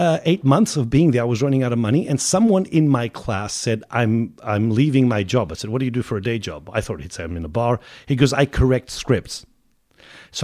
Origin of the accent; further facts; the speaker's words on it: Melbourne, Victoria, Australia; born there; Basically, I was born here in Melbourne.